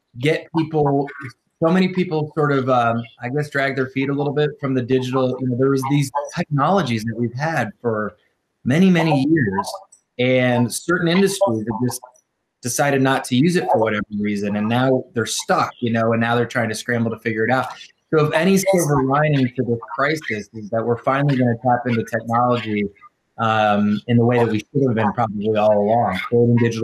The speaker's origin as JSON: {"language": "English", "town": "Sarasota", "region": "Florida", "country": "United States", "tie": "born there", "said": "Let's see, I was born in Sarasota, Florida on January 1st as a wee little bit."}